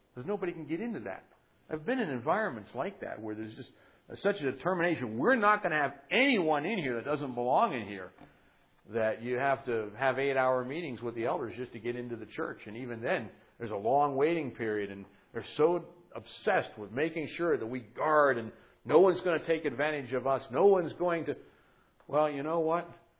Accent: New York, United States; Isn't that kind of the foundation of being a New Yorker? We don't trust anybody.

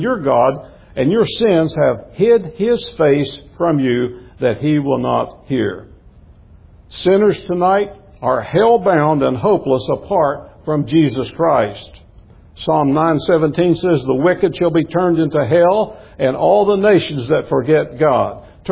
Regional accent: West Virginia, United States; Well, I'm from West Virginia, so you know.

